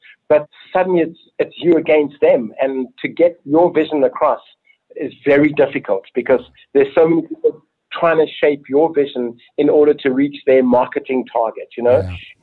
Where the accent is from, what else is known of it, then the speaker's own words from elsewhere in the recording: South Africa; Well, when I was growing up in South Africa, there was no film industry.